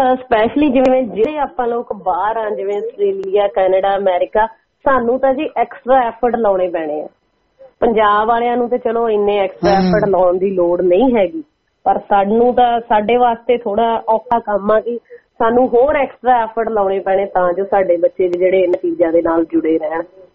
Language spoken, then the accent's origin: Punjabi; Punjab, India; ਸਾਡੇ ਪਿੰਡ ਚ ਨਾ ਵੀ ਮਾਝੇ ਏਰੀਏ ਦੇ ਵੈਸੇ ਵੀ ਲੋਕ ਮਿੱਠਾ ਖਾਣਾ ਬਹੁਤ ਪਸੰਦ ਕਰਦੇ ਆ